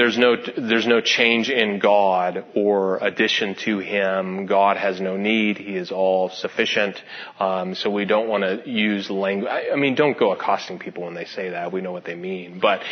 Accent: California, United States; Go easy on me. I'm a Californian. We're nice. Kind of.

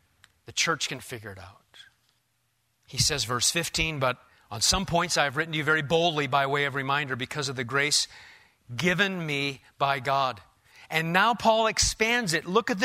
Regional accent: Omaha, Nebraska, United States; Now, I'm from Omaha, so I'm taking that as a sign.

